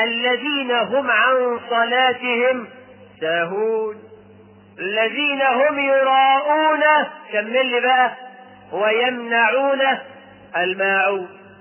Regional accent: Egypt; احنا كمصريين

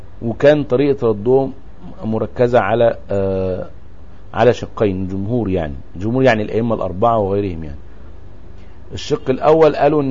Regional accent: Egypt; احنا كمصريين عادتنا ان احنا دائما نستهزئ بالغير

